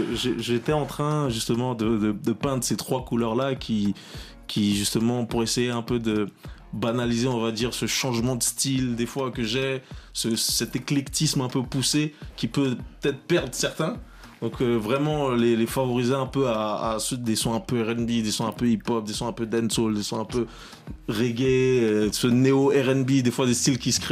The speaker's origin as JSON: {"language": "French", "country": "Comoros", "said": "Moi, je suis des Comores, j'ai été en Guadeloupe."}